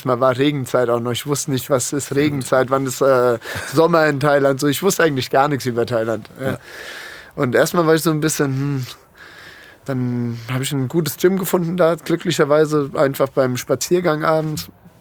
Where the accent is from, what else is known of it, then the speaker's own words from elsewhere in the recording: Nuremberg, Bavaria, Germany; Ich komme ja ursprünglich aus Nürnberg und habe mich dann schon so mit 15, 16 eigentlich so ein bisschen von da verabschiedet, sag ich mal.